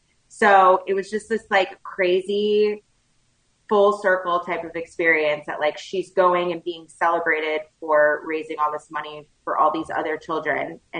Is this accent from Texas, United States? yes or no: yes; Houston, Texas, United States; now in Florida, United States; No, I am born and raised in Houston, Texas.